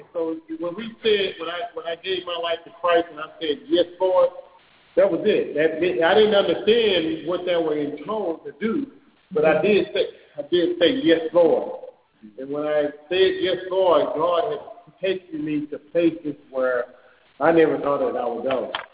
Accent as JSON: {"language": "English", "town": "Austin", "region": "Texas", "country": "United States", "lives_now": "Hempstead, United States", "said": "I'm originally from Austin, Texas, but I reside in Hempstead, Texas."}